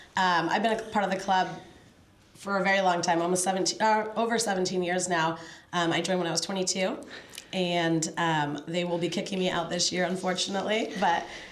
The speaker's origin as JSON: {"language": "English", "town": "Napa", "region": "California", "country": "United States", "tie": "born or raised there", "said": "I am born and raised in Napa. Lived here my whole life, minus a little bit for college."}